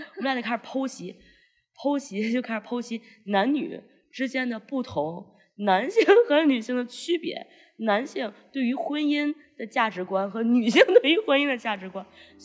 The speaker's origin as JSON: {"language": "Chinese", "region": "Beijing", "country": "China", "said": "作为北京人，狂喜，赢了，扬眉吐气，扬眉吐气一次"}